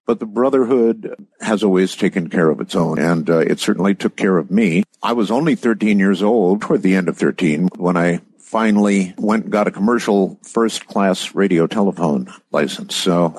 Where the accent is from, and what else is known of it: Camp Lejeune, North Carolina, United States; born there